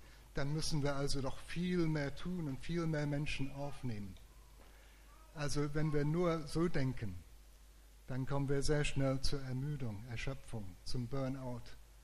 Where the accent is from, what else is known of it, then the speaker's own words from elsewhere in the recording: England, United Kingdom; now in Germany; so als Engländer in Deutschland